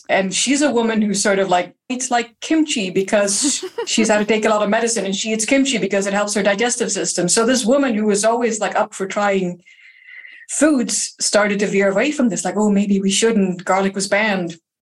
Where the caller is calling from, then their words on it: Lund, Skåne, Sweden; I'm calling from Lund in Sweden.